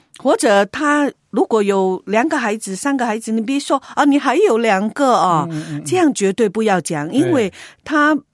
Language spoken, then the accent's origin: Chinese; China; 我们中国人的观念就是年长的才去世的。